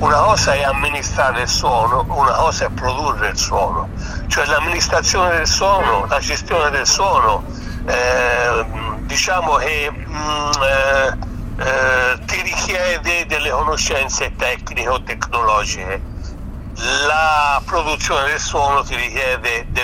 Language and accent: Italian; Tuscany, Italy; anche se io sono toscano e gli altri sarebbero stati tutti milanesi